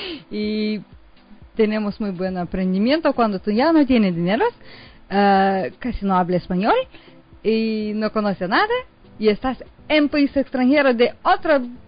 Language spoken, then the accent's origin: Spanish; Lithuania; Spanish is a second language; Nosotros venimos de Lituania, es pequeña país en Europa Europa Norte.